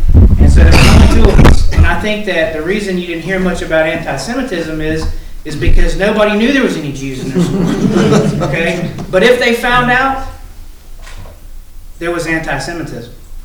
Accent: Anderson, United States; I grew up here in Anderson. I went to the public schools in Anderson, but in a different generation than they did.

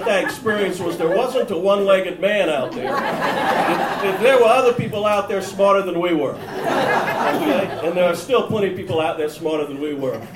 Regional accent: Charleston, South Carolina, United States; born there; I was born in Charleston, and my family had a furniture store on King Street for a lot of years

